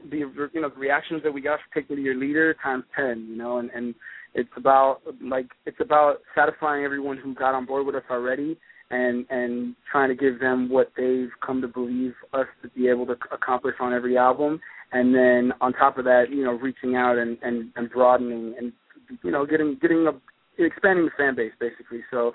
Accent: United States; even though I grew up in the States, obviously

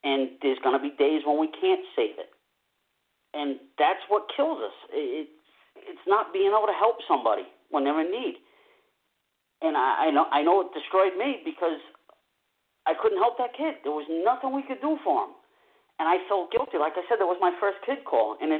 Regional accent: New England, United States; accent: New England; And my New England accent is horrible.

